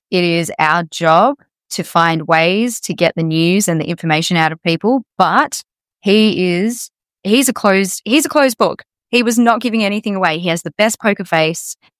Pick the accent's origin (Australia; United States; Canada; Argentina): Australia; Bunbury, Western Australia; your post-Drive to Survive fan, and today I'm in my hometown of Bunbury in Western Australia.